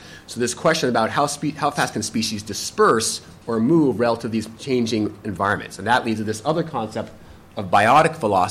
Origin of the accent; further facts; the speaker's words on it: Wisconsin, United States; This is based from my home state of Wisconsin here.